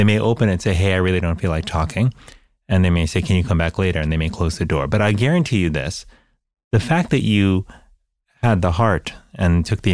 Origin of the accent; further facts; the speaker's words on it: United States; I look at the culture that I grew up in the United States, which I think is similar to many, you know, cultures in the modern world